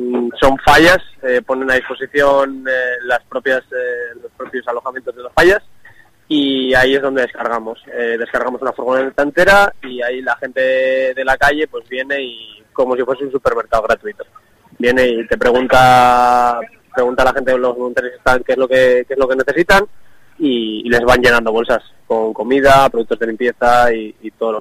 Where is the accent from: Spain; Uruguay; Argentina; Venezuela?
Spain; Cantabria; Y luego pues te preguntan que de dónde vienes y claro, le dices que vienes de Cantabria y se echan a llorar y te abrazan, y es increíble.